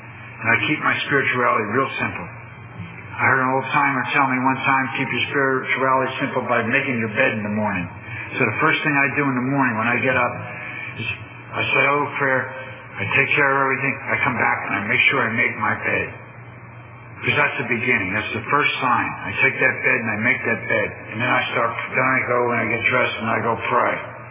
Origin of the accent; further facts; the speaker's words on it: New Jersey, United States; I grew up in North New Jersey. I grew up in a big city.